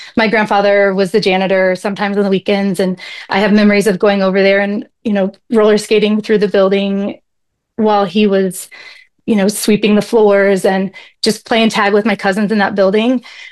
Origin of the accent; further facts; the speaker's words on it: Indiana, United States; I grew up in Indiana. We grew up about 45 minutes from Faith Assembly.